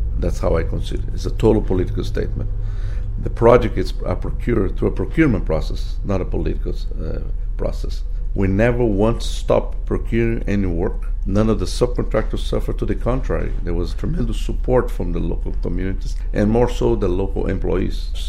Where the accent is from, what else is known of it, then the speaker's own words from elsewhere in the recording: Brazil; now in Miami, United States; As a Brazilian, as an American, or both. As a Miamian?